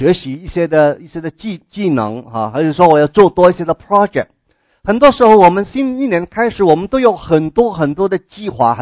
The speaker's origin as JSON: {"language": "Chinese", "country": "China", "said": "我们是中国人"}